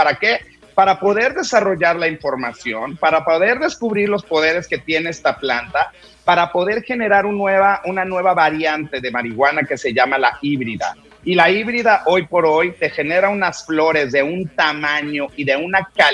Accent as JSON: {"language": "Spanish", "country": "Mexico", "said": "nosotros como mexicanos que tenemos el privilegio de contar"}